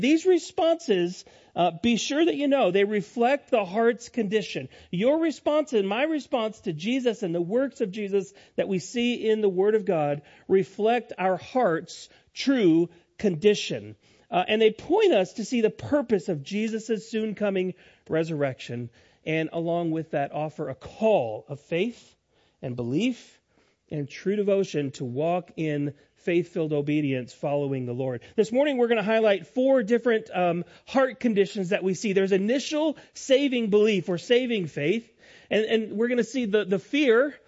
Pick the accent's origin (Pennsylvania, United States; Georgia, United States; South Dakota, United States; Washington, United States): South Dakota, United States; Rapid City; Now, I grew up in Rapid City, South Dakota, out in the Midwest, a little bit further west from here.